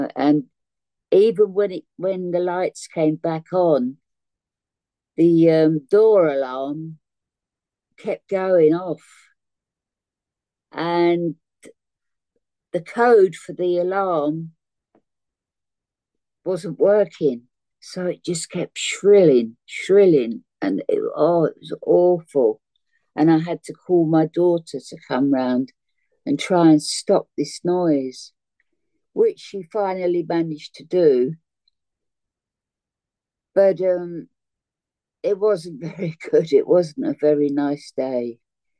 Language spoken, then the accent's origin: English; London, United Kingdom; But yeah, I'm from South London, as you might tell from my accent. I come from, South London Council Estate.